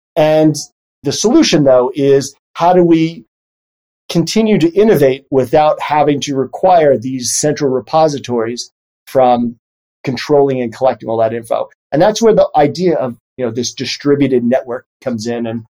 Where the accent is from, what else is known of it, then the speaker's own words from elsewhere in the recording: New York City, New York, United States; I grew up in the Bronx. I have family, friends, firemen, nurses, teachers.